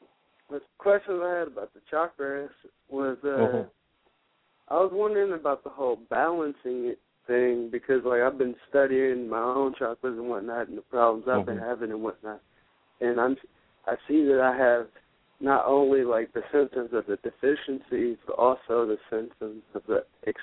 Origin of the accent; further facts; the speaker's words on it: California, United States; I'm from California.